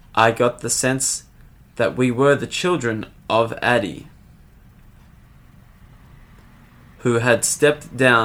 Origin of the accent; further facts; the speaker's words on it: Leeds, Yorkshire and the Humber, United Kingdom; accent: Leeds; they say that once I began to lose my Leeds accent, the intonations I kept were those of my mother.